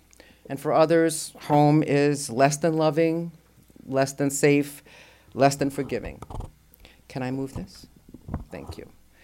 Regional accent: Tarrytown, New York, United States; also born or lived in Baltimore; I lived for 30 years or so in Baltimore, and I've just recently returned to live with my parents in Tarrytown, New York, in the house I grew up

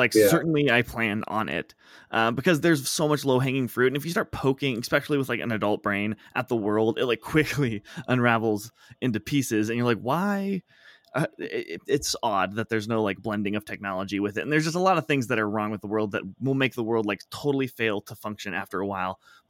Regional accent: Bend, Oregon, United States; literally the last Blockbuster in existence in my hometown, in this town now that I come to you from here in lovely Bend, Oregon.

